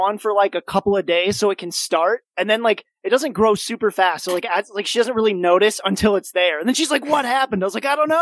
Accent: Kalamazoo, Michigan, United States; My hometown of Kalamazoo, Michigan, hosted the national championships for curling, the U.S. Nationals

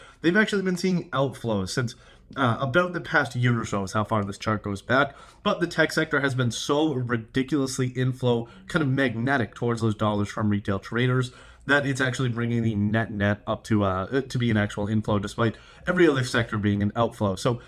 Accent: Boston, Massachusetts, United States; I mean, I grew up in Boston. There's not a lot of Krispy Kremes up there

